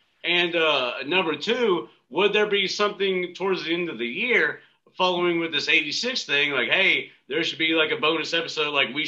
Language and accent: English; Texas, United States; I am from Texas, but hey, Lauren, very good to see you.